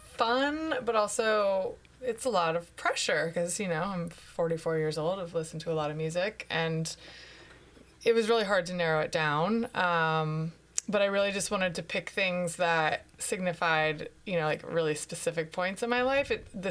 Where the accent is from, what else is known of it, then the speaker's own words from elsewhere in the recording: Benicia, California, United States; now in Sebastopol, United States; Yeah, I grew up in the East Bay in Benicia, which is, you know, the far East Bay. And, you know, lived in the same house my whole childhood.